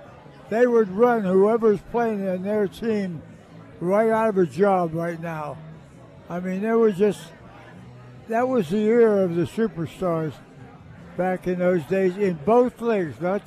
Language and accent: English; Pittsburgh, Pennsylvania, United States; This has been my hometown, a place I've loved to live all my life.